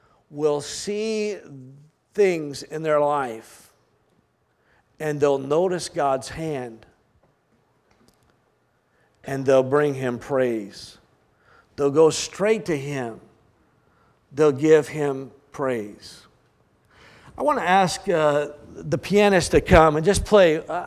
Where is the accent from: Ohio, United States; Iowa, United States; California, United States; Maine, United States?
Maine, United States; I'm from Maine, so I like moose.